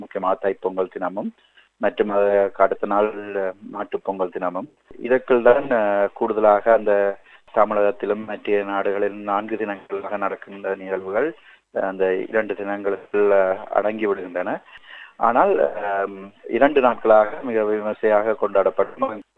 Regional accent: Northern Province, Sri Lanka; now in Melbourne, Australia; நான் மெல்பர்ன்ல இருந்து … அதாவது தாயகத்துல, அதாவது ஈழத் தாயகத்துல, குறிப்பாக நான் ஜாப்பான் வடக்கு பிராந்தியத்தை சேர்ந்தவன்.

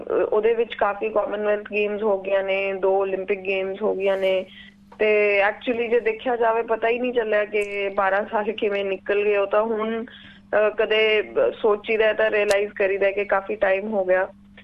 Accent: Patiala, Punjab, India; ਮੈਂ ਪਟਿਆਲੇ ਤੋਂ ਹਾਂ, ਮੈਂ ਪੜ੍ਹਾਈ ਕੀਤੀ ਹੈ ਯਾਦਵਿੰਦਰਾ ਪਬਲਿਕ ਸਕੂਲ ਚ

